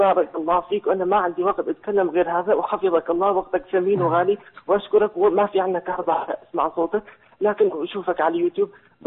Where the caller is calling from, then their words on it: Syria; أنا حكيك من سوريا،